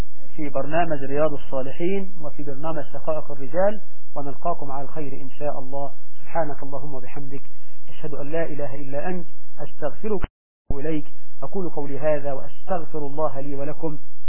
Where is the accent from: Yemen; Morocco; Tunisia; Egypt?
Egypt; يعني لو واحد في الفلاحين عندنا في مصر بيته قدام الترعة